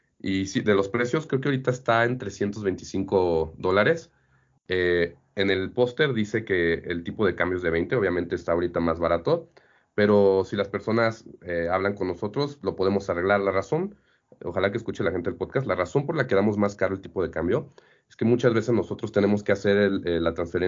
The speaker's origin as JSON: {"language": "Spanish", "country": "Mexico", "said": "el poder adquisitivo de nosotros como mexicanos promedio"}